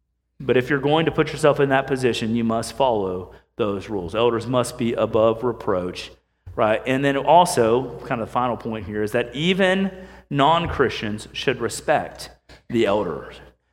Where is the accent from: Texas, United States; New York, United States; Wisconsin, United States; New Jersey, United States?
Texas, United States; Houston; It's just like I'm there. I grew up in Houston.